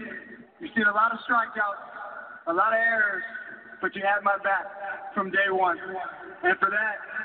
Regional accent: Virginia, United States; now in New York, United States; A 21-year-old kid from Virginia, welcome as a New Yorker.

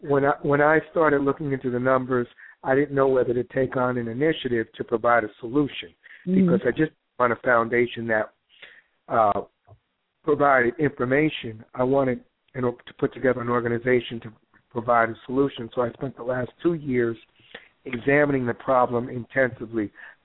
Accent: Newark, New Jersey, United States; And I was, when I was growing up, I grew up in Newark.

